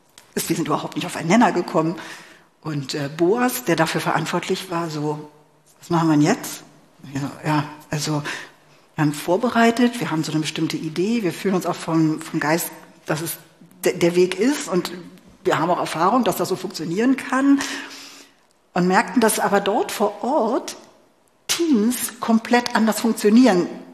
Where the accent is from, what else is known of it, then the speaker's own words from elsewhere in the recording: Germany; Und ja, wir sind Deutsche, wie in welcher Geschwindigkeit wir auch Dinge hinkriegen.